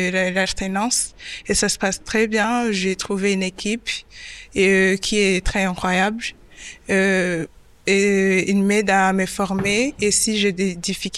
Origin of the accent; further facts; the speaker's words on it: Rwanda; now in France; j'ai 23 ans, je suis rwandaise.